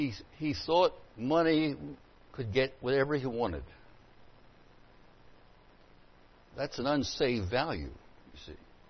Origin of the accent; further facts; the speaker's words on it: Philadelphia, Pennsylvania, United States; When I grew up in Philadelphia, there was a man who called himself Father Divine.